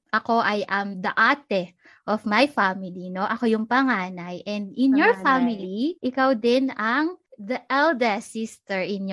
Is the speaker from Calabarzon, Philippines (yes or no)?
yes; San Pablo, Calabarzon, Philippines; Kasi, you and me, we are both from Laguna. You from Los Baños. And ako naman, San Pablo City.